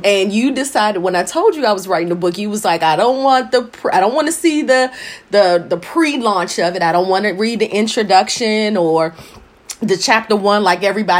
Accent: Kingston, Jamaica; born there; I was born in Kingston, Jamaica. So I was born in a Caribbean household.

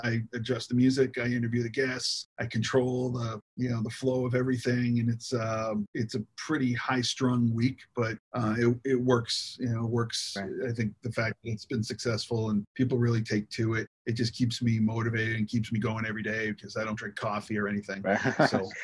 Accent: Massachusetts, United States; I grew up on Brigham's, you know, because I'm kind of a Massachusetts kid, sort

